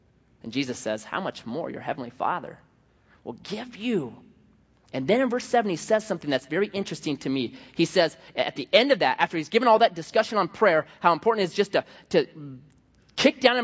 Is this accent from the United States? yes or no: yes; Oregon, United States; Now, I'm thinking, I'm from Oregon, so automatically I am going to be better on a horse than anybody in California, just assuming that.